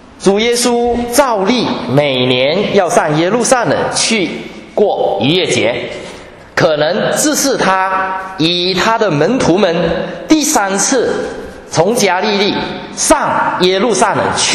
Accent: China; 希伯来人、犹太人和我们中国人的传统是非常的类似的。

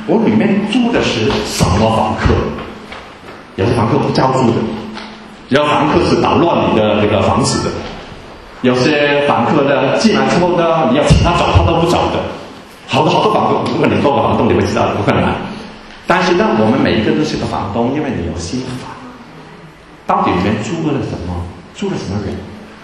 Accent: Guangdong, China; 我们广东人说一个女一个子，一个女一个子

